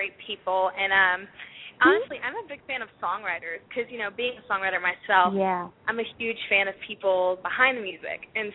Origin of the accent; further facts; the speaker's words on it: Louisiana, United States; I'm from Louisiana, and so whenever Katrina hit, a dog was walking around by our yard